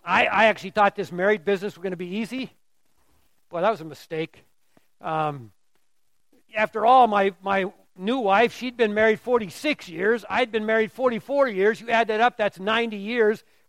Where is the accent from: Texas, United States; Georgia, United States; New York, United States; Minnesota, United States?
Minnesota, United States; Duluth; Now, I grew up in Duluth, Minnesota, about the same latitude, you know, and that's a nice place. I love northern Minnesota.